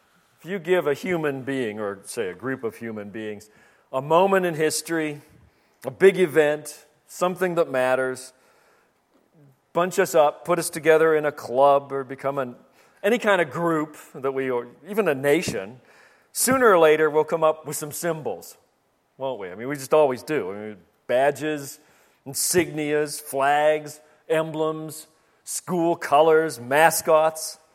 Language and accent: English; Pittsburgh, Pennsylvania, United States; Now, I speak with some experience in this regard because I grew up outside of Pittsburgh. And Pittsburgh had enormous immigrant populations from the steel industry.